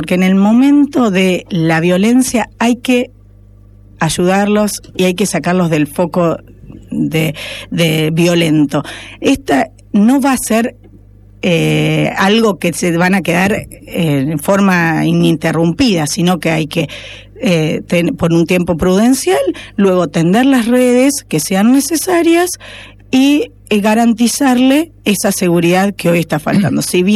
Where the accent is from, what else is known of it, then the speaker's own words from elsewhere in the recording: Salto, Buenos Aires Province, Argentina; siento que es el momento de brindarme a mi pueblo tan querido que es Salto